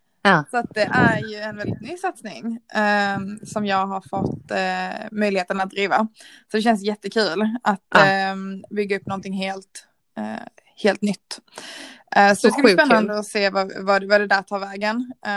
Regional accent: Sweden; accent: mix of Scanian, Smålandic and Gothenburg; also born or lived in Växjö; now in Gothenburg, Sweden; Så min dialekt är lite blandad mellan skånska, småländska och våra Göteborgs vibbar nu då. Men jag tror inte de har lyckats skina igenom riktigt. men jag bor i Göteborg sedan ungefär 6 år tillbaka i tiden.

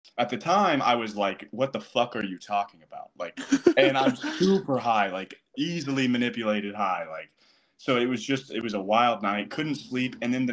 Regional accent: Topeka, Kansas, United States; we grew up in Topeka, Kansas. I didn't really know any gay people.

